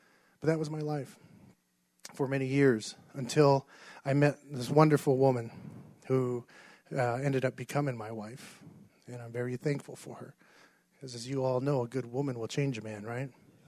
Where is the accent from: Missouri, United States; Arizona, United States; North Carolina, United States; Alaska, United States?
Arizona, United States; I'm Hopi from the Hopi Reservation up northern Arizona. I was raised up there on the Hopi Reservation till I was about 16. And then at 16, I left and moved to Flagstaff to finish my schooling.